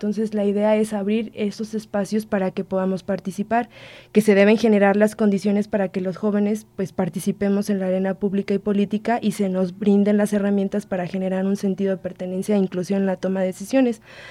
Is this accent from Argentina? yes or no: no; Querétaro, Mexico; Por ejemplo, yo soy de Querétaro y tengo, la fortuna de ver cómo es que estas elecciones o este proceso se ha dado